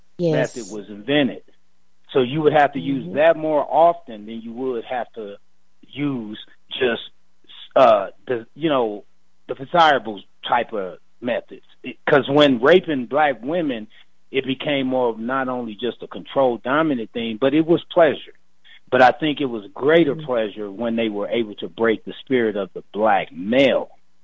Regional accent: the South, United States; Mind you, I grew up in the South, born and raised.

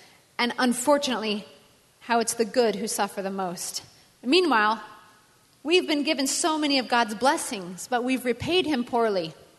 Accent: Colorado, United States; I grew up in Colorado. I'm fourth generation Coloradan.

